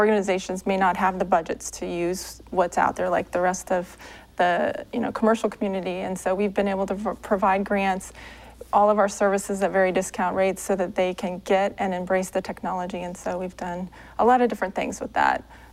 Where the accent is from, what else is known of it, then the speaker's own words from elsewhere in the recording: Kansas City, Missouri, United States; I grew up in Kansas City